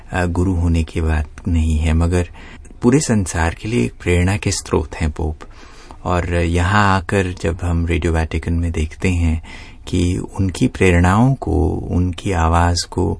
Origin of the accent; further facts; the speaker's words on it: India; मैं भारत से हूँ